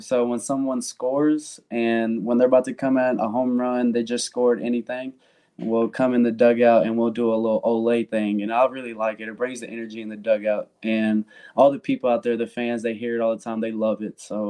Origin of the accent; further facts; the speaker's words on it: Kentucky, United States; which I'm from Kentucky.